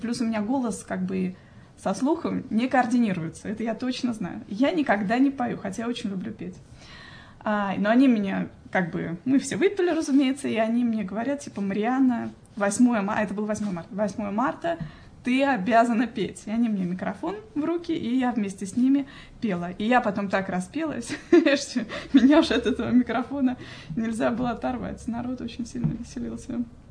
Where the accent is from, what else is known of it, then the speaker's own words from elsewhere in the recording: Russia; moved away; еще до того, как я уехала из России, я занималась тем, что я рисовала одежду.